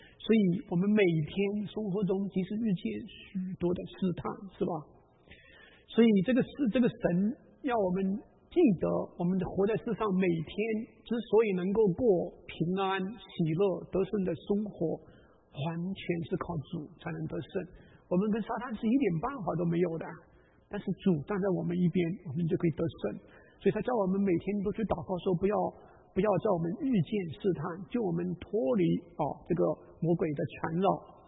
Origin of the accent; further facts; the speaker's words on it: China; 我们中国人有这句话叫吃人头地啊